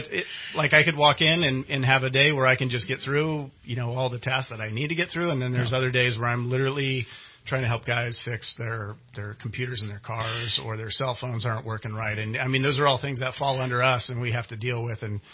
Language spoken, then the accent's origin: English; Fairfield, California, United States; Like when I grew up in Fairfield, you know